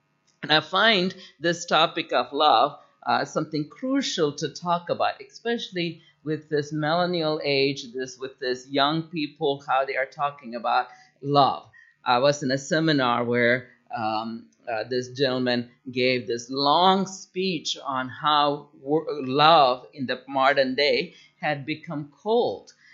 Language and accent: English; India; I come from India.